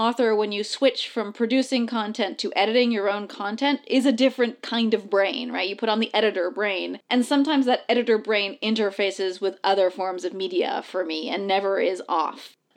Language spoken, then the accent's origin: English; United States; I am too old. I am too white. I am too American, right?